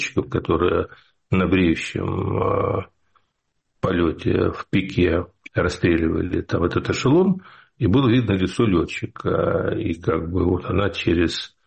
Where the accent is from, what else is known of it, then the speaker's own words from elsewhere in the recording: Kyiv, Ukraine; born there; Но я действительно не украинец. Я русский, родившийся в Киеве.